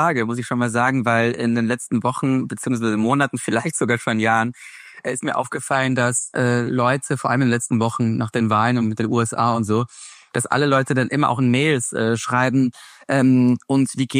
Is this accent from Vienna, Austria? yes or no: yes; Vienna, Austria; now in Germany; Und eigentlich müsste ich jetzt den ganzen Podcast nur noch so reden, damit ihr auch wirklich merkt, dass ich eigentlich Wiener bin. Aber dementsprechend bin ich weder in West noch in Ostdeutschland groß geworden.